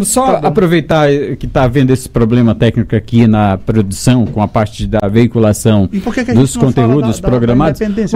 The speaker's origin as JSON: {"language": "Portuguese", "region": "Maranhão", "country": "Brazil", "said": "eu sou lá da região do Médio Sertão Maranhense"}